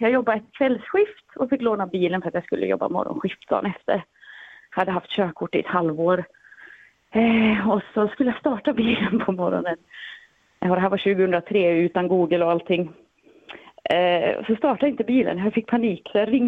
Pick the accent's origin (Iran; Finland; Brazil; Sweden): Sweden; northern Sweden; Jag är från norra Sverige.